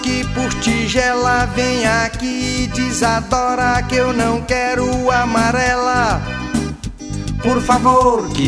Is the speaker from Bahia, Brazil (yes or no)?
no; Goiás, Brazil; Não sou diabético, sou de Goiás.